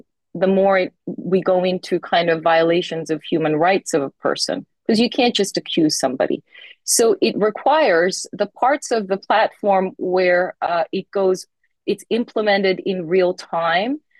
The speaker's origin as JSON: {"language": "English", "town": "Tuncurry", "region": "New South Wales", "country": "Australia", "tie": "born or raised there", "also_born_or_lived": "London", "moved": "as an adult", "lives_now": "United States", "said": "So, you know, I'm actually Australian, if you can believe it. I come from a small town in Foster Tuncurry. So, hey to all those on the mid-north coast. And I left Australia over 30 years ago. Obviously, I lived in London first and then moved to the US"}